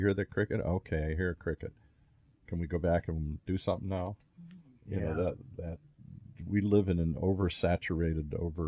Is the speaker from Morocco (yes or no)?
no; Ireland; I'm Irish. I always look at things as the glass is half empty. I'm sorry. That's the curse that I was brought up in.